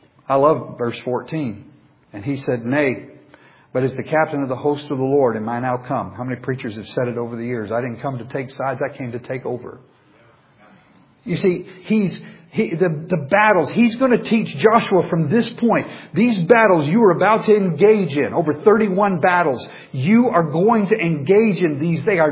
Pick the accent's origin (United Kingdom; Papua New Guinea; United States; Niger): Papua New Guinea; I mean, I'm from New Guinea. I don't even know these people.